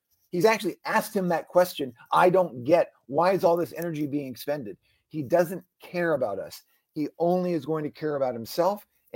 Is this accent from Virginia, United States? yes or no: yes; Virginia, United States; to include in my home state of Virginia